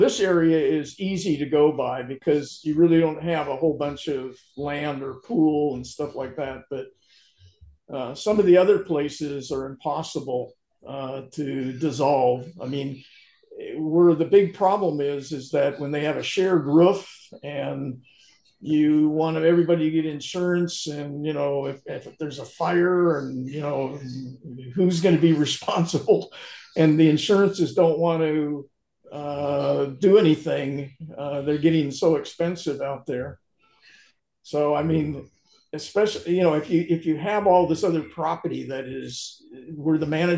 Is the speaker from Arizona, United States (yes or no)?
no; Burbank, California, United States; Yeah, I grew up in California in Burbank, and one son lives out there, and we have property in San Jose.